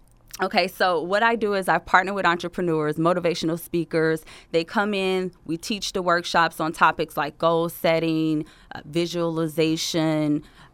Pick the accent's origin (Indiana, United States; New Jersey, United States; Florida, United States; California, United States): Indiana, United States; Gary; I am originally from Gary, Indiana.